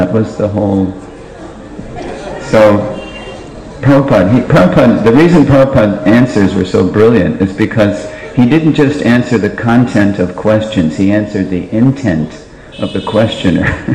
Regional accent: Stamford, Connecticut, United States; So growing up in America, I was born right near 22nd Avenue. I grew up in Stamford, Connecticut, which is about 35 miles up the coast.

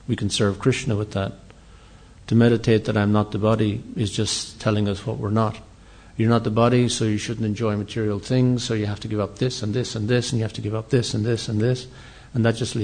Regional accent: Ireland; you know, we're English, or I'm Irish, as some of you are Indian

